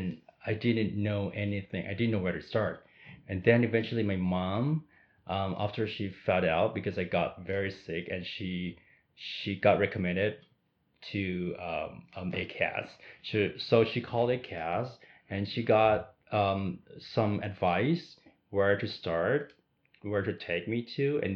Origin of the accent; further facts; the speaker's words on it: Thailand; now in Toronto, Canada; I'm originally from Thailand, and then I moved to Toronto 5 years ago.